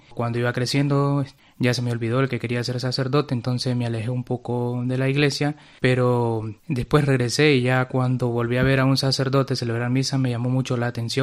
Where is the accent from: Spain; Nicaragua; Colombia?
Nicaragua; Yo tengo la edad de 23 años, soy de Nicaragua.